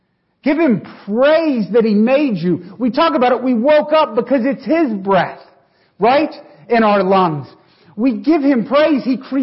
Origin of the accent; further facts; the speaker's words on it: Elkins, United States; I grew up in Elkins. My skin color is Caucasian.